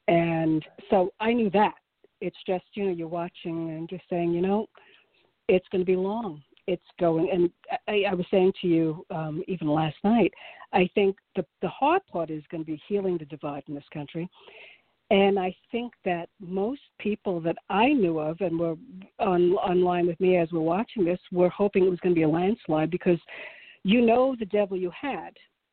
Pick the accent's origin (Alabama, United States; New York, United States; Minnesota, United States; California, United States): New York, United States; I mean, I'm a New Yorker. I've been here all my life.